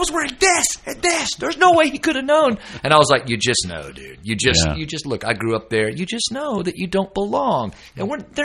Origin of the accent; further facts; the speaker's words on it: Dallas, Texas, United States; Texas, right here in beautiful Dallas, Texas, my hometown, born and raised here.